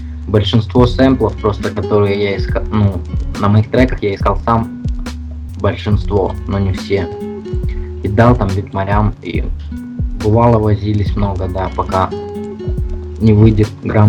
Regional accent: Ukraine; moved away; also born or lived in Georgia / Russia; я родился в Грузии, там запутанная вообще история такая. Родился в Грузии, в раннем детстве переехал в Россию, по России там скитались, потом рос на Украине.

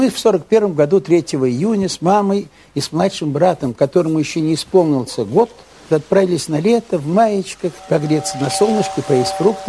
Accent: Samara, Samara Oblast, Russia; born there; Я ведь родился в Самаре

